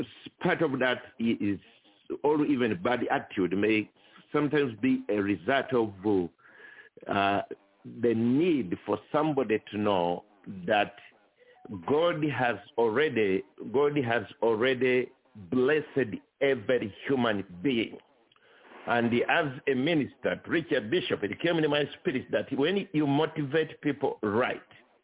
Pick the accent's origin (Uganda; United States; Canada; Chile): Uganda; I'm originally from Uganda, which is East Africa.